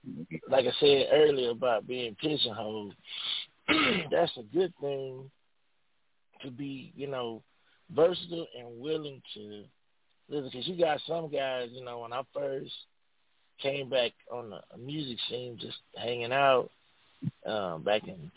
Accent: Houston, Texas, United States; I'm from Houston.

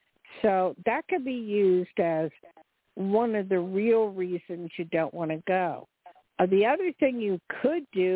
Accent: New Jersey, United States; and I'm from Jersey, so I know the area.

